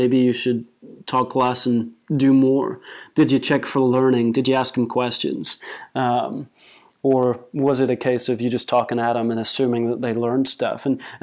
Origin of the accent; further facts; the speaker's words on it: United States; I'm from America, therefore I know baseball.